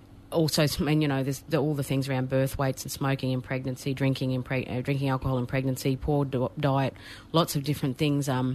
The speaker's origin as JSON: {"language": "English", "region": "Queensland", "country": "Australia", "tie": "born or raised there", "also_born_or_lived": "Cairns", "said": "I have traditional connection across southeast Queensland. And I'm born and bred in Queensland. I spent a couple of years up in Cairns, up in far north Queensland"}